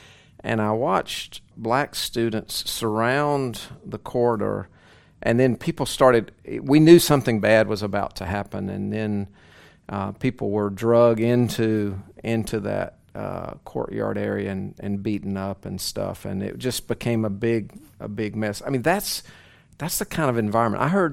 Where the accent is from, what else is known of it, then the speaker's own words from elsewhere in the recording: the South, United States; I grew up in the South.